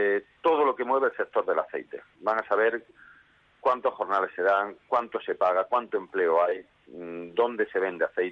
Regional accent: Jaén, Andalusia, Spain; de aquí, de la tierra de Jaén, de donde yo soy

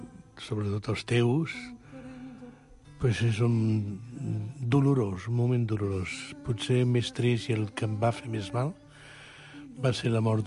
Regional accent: Catalonia, Spain; jo no sóc argentí, que sóc català

